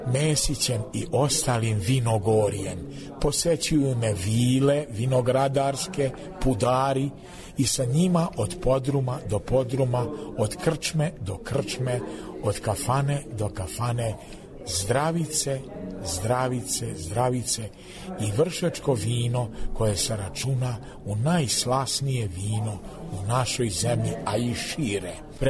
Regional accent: Pančevo, Vojvodina, Serbia; a ja sam sin kovača iz Pančeva i ja sam se ženio iza ćoška

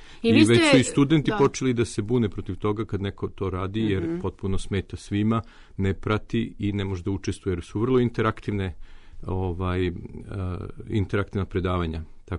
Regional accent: Serbia; now in United States; to je bio šok jedan kada sam došao iz Srbije, gde mi nismo bukvalno smeli ni da pitamo profesora da prekinemo, a čim sam došao na prvo predavanje u Americi

